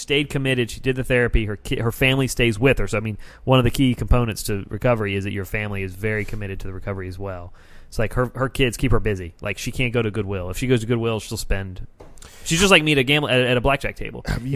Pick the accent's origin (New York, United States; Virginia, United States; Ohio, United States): Virginia, United States; I grew up in Virginia.